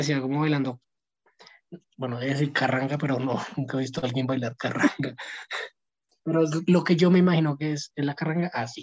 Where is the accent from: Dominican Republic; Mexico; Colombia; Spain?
Colombia; Bogotá, Bogotá D.C.; O sea, es que acá en Bogotá, no me voy a quejar, yo soy rolo